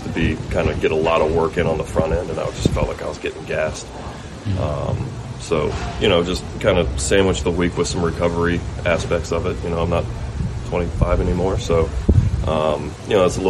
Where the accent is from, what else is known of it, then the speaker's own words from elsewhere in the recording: the South, United States; You know, obviously I grew up in the South, so the Braves were a big, you know, team on TV all the time.